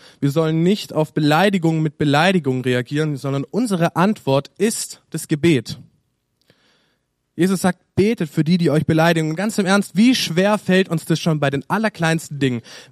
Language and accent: German; Baden-Württemberg, Germany; Und das ist für mich als Schwabe besonders schwierig, das jetzt anzunehmen.